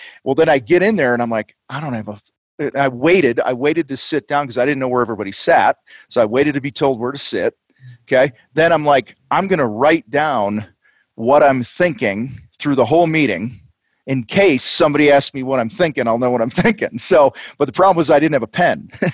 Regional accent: Wheaton, Illinois, United States; because I grew up outside of Chicago in Wheaton, Illinois

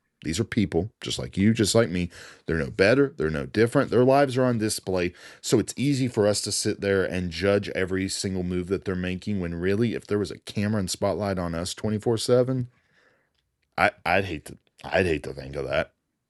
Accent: Tennessee, United States; I said, no, I'm from Tennessee. But you met me in Atlanta.

